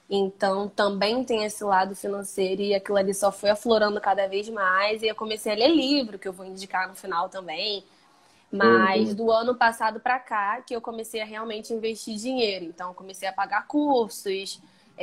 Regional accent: Rio de Janeiro, Brazil; Eu tenho 22 anos. Eu sou cria de uma comunidade chamada Fumacê, que ela é em Realengo, né, no Rio de Janeiro. E é isso, moro aqui até hoje.

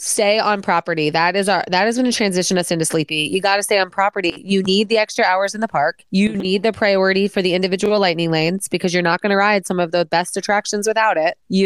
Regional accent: Midwest, United States; Because my family always flies. I'm from the Midwest. Our drive is 14 hours to Disney.

